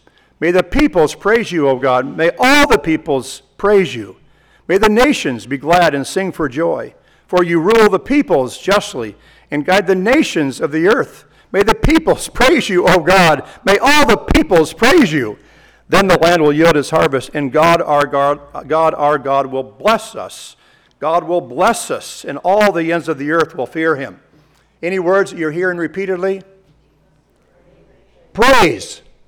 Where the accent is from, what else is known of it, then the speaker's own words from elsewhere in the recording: Illinois, United States; And growing up in Illinois, all you think about is corn fields.